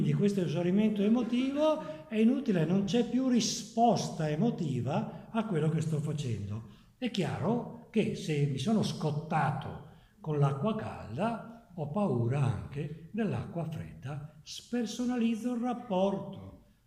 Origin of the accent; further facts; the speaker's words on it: Vicenza, Veneto, Italy; io sono vicentino, quindi i vicentini sono così e via dicendo